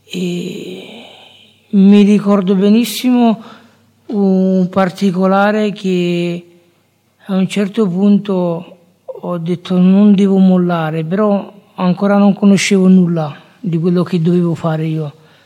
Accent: Naples, Campania, Italy; io abito in delle palazzine popolari a Napoli, sono di Napoli

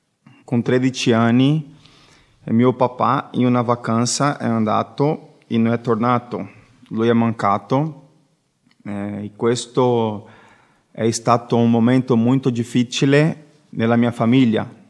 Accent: Brazil; Italian is a second language; now in Italy; Sono brasiliano, come ho detto prima. Chiedo scusa perché il mio italiano non è così buono. Ancora sto imparando.

